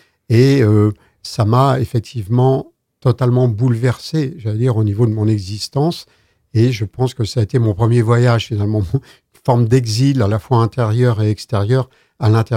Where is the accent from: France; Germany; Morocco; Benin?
France; Lorient, Brittany; Moi, je suis de Lorient, hein, d'origine.